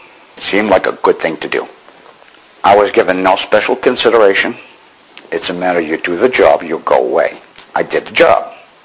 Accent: Maine, United States; Hey, I'm from Maine. I don't know from colostomy bag.

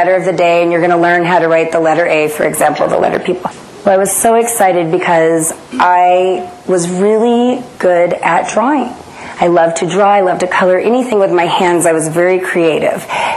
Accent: Nebraska, United States; I was raised in Nebraska in a very small farm community, about 1,000 people.

